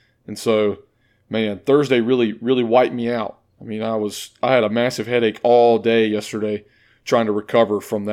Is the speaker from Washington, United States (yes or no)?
no; Kings Mountain, North Carolina, United States; now in Forsyth, United States; I'm from Kings Mountain, North Carolina. I got called to ministry when I was 15.